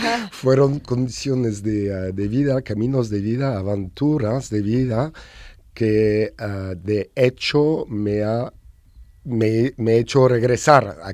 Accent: Formentera, Balearic Islands, Spain; also born or lived in Paris; la madre mía, la Petra, alemana, de hecho que vive aquí en Formentera, y nací en París en 68, y en mayo, junio del mismo año, mi madre me llevó aquí en Formentera, en la casa familiar. Entonces hace 58 años que tengo ese vínculo, el lazo con la isla.

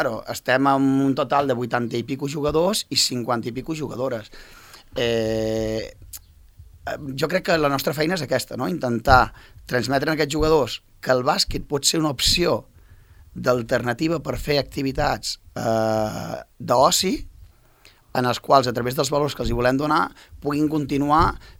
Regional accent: Catalonia, Spain; on t'he entrenat jo venc de Catalunya

